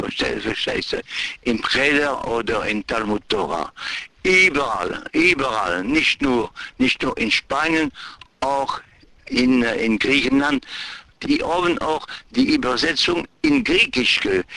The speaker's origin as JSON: {"language": "German", "town": "Brussels", "region": "Brussels-Capital Region", "country": "Belgium", "tie": "born there", "said": "Ich bin geboren am 28. Januar 1923 in Brüssel."}